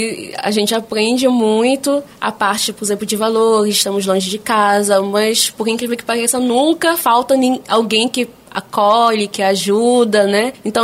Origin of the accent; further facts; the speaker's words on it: Cape Verde; first language Cape Verdean Creole; Portuguese is a second language; Cabo Verde só temos uma língua, que é a nossa língua materna, e temos a língua portuguesa, que é a língua oficial.